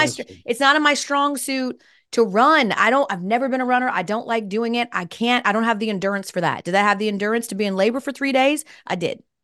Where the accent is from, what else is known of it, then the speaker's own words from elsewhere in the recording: Massachusetts, United States; accent: Boston; Over time, like my Boston accent starts out strong and then it starts to eventually take a turn.